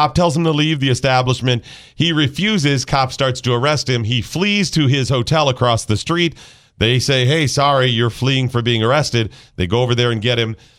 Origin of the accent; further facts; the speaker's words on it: United States; I guess as an American, you know, I have a skewed view, I think, as an American